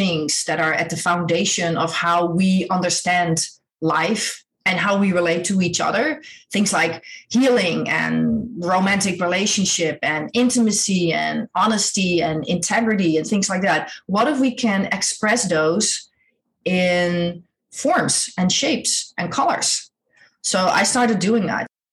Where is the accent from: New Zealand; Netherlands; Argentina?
Netherlands; English is a second language; I grew up in Holland. I'm Dutch.